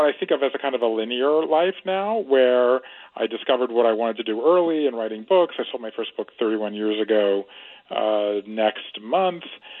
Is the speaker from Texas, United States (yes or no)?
no; Savannah, Georgia, United States; He lives in Savannah, Georgia, my hometown.